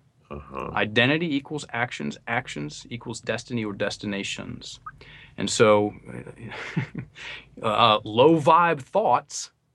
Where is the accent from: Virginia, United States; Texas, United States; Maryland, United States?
Virginia, United States; And education, we have I'm from Virginia, we have a lake house right down the street from George Washington Carver's home place.